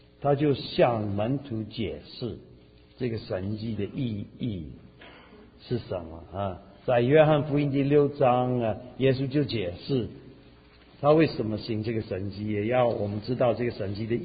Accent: Taiwan; 我是台湾人啊。

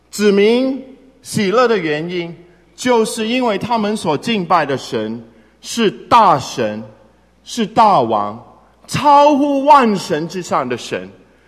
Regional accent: China; 你知道我是一个在传统教养上面长大的中国男孩，

